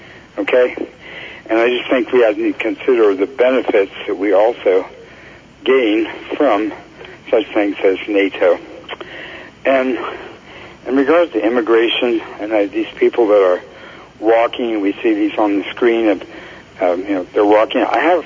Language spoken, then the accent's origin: English; United States; all the time that I've been growing up in America